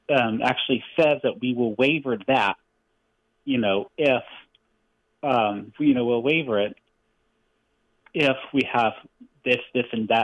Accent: the South, United States; I hate saying it because, you know, I'm from the South

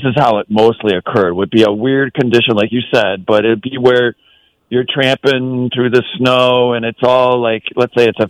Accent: New York, United States; But when I was a kid, I was laughing at myself because when I was a kid, growing up in Western New York, I had this music teacher that would make us sing a song.

